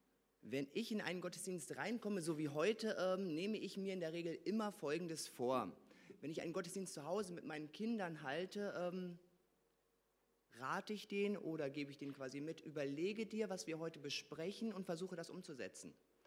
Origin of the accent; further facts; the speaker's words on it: Bechterdissen, North Rhine-Westphalia, Germany; Ich habe meine Gemeinde geliebt damals, wo ich hergekommen bin, aus Bechterdissen.